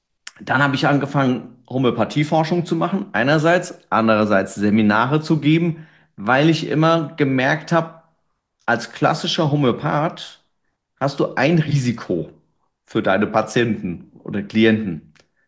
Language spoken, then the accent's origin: German; Mainz, Rhineland-Palatinate, Germany; Ich komme aus Mainz.